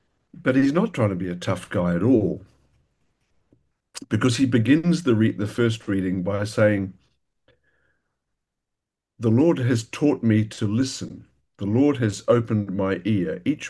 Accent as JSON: {"language": "English", "town": "Palmerston North", "region": "Manawatū-Whanganui", "country": "New Zealand", "tie": "born or raised there", "moved": "yes", "lives_now": "Perth, Australia", "said": "I grew up in Palmerston North, but I've lived in Perth, Western Australia for most of my life, where I'm now enjoying splendid retirement."}